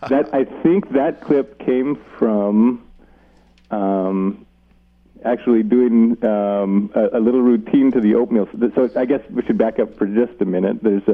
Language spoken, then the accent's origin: English; Los Alamos, New Mexico, United States; And I was born and raised in Los Alamos.